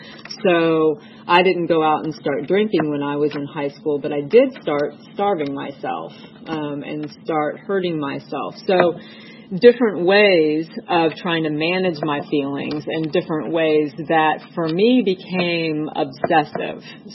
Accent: Kansas, United States; I grew up in Kansas, and I grew up in a house that was pretty chaotic.

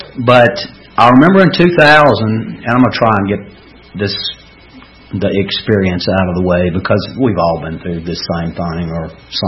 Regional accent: Georgia, United States; moved away as an adult; now in Nashville, United States; And it was the good old boy network back up in my hometown. You give the judge $250. He gives the court clerk $50, and they write it off public drunk. That's how I got 13 DUIs. I had 10 when I left Georgia and moved to Nashville.

